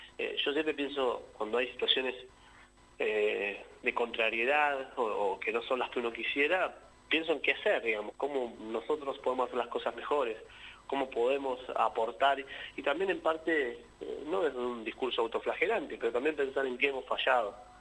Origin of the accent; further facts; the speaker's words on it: Bolivia; now in La Plata, Argentina; somos un grupo de una comunidad que nos juntamos acá, que venimos de Bolivia, estamos trabajando en la ciudad de La Plata.